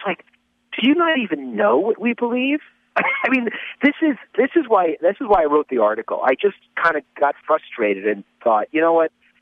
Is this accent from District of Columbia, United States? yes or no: no; Las Vegas, Nevada, United States; In my case, I grew up in a city. I grew up in Las Vegas, Nevada